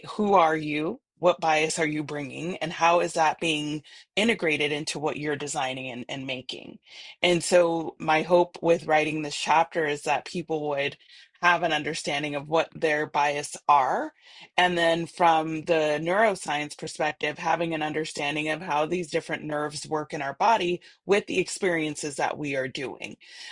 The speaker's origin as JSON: {"language": "English", "country": "United States", "said": "I'm a woman. I'm a Black woman. I'm from the United States, right?"}